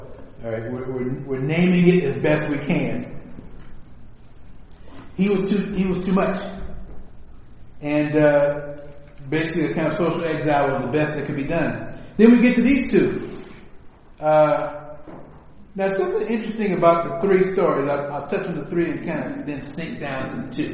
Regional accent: Detroit, Michigan, United States; I remember pastoring in a neighborhood that I was raised in Detroit.

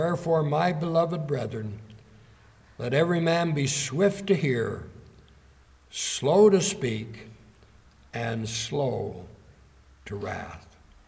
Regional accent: Toronto, Ontario, Canada; born there; When I was born, I was abandoned. I was just left in a hospital in Toronto.

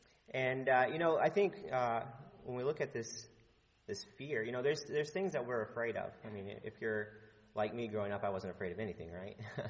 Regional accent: Wichita, Kansas, United States; I was raised in Wichita, Kansas, which I thought was a big city.

